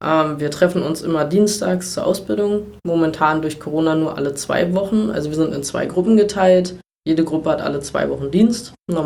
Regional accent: Treuenbrietzen, Brandenburg, Germany; born or raised there; also born or lived in Berlin

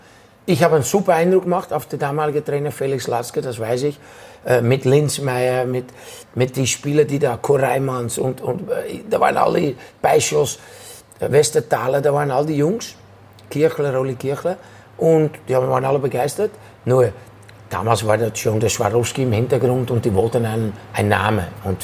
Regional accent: Rotterdam, South Holland, Netherlands; German is a second language; In meiner Heimatstadt Rotterdam.

